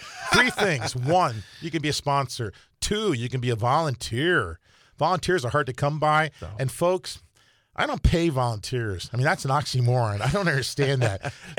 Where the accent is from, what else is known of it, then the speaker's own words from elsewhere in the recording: Ohio, United States; because I came from Ohio a couple years ago.